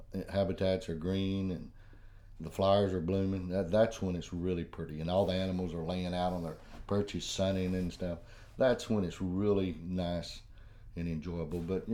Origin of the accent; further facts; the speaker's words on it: Amarillo, Texas, United States; Well, you'll have to look at, I grew up in North Texas, South Amarillo. Back in the 60s and 70s, there wasn't any deer in that country.